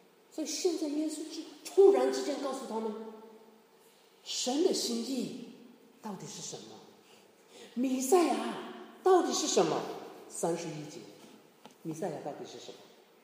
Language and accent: Chinese; China; 如果用我们中国人的观念来讲的话，最好是龙袍。